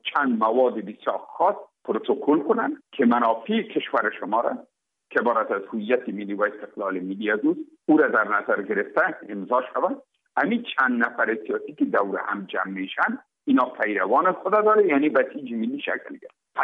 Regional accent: Afghanistan; تماما ما افغان هستیم

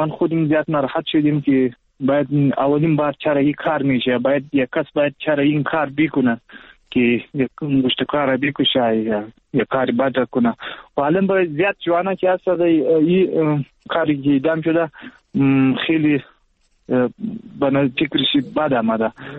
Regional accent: Afghanistan; من ساکنیم افغان هستیم، از ولایت زابل ولسوالی خاک افغان هست میزنیم.

